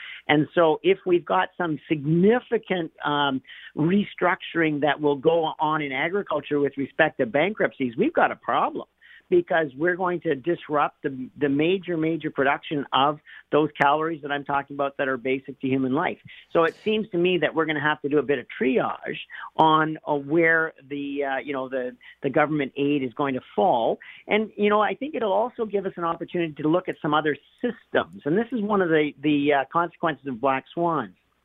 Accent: the Prairies, Canada; You know, I grew up in the Midwest of Canada, and there everybody had a cousin or a relative who was still on the farm.

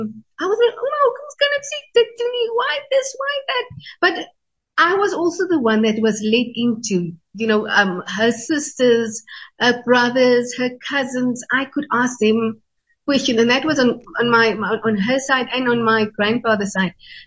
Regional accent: South Africa; also born or lived in Namibia; I'm between SA and Namibia because, okay, as you will see in the book, that I'm partly Namibian and I'm partly South African.

